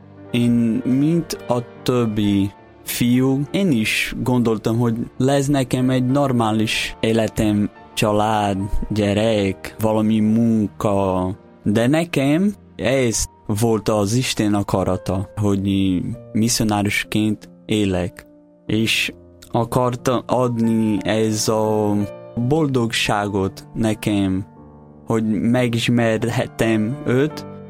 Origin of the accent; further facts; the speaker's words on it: Brazil; born there; Hungarian is a second language; moved away; Keresztény családban születtem, Brazíliában, de nem akartam járni a templomban, nem érdekelt.